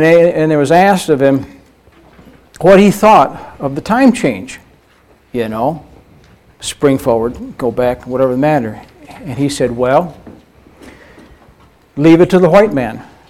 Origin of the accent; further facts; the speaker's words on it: Michigan, United States; And I'm from Michigan.